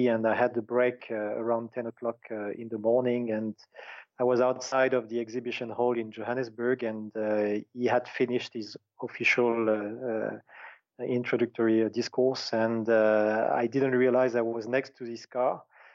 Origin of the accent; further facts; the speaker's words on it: France; moved away; I lived 16 years outside of my home country, France.